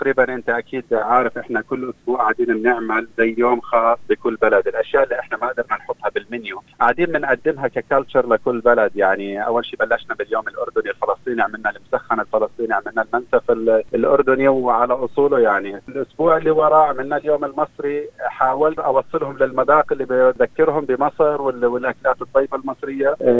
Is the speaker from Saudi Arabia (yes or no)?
no; Kuwait; moved away as an adult; also born or lived in Amman, Jordan; now in Brisbane, Australia; أنا فلسطيني من مواليد الكويت، عشت في الكويت تقريبا طول عمري، درست الجامعة كانت في عمان الأردن. أنا بالكويت اشتغلت 12 سنة في هذا المجال. تقريبا من 3 سنوات قررنا نيجي بريسبن أستراليا،